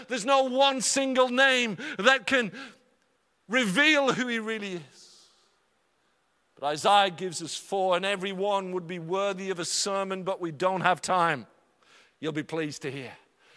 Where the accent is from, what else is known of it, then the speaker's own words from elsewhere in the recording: United Kingdom; As British people, as men, how good are we?